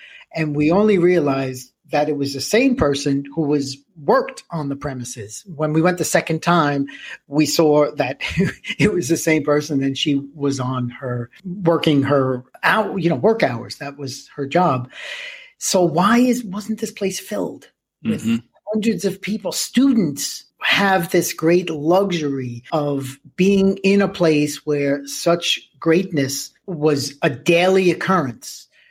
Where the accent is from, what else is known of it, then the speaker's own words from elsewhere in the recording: New York, United States; accent: New York; But the woman could sense my New York accent. So when she asked where I was from, I was like, New York.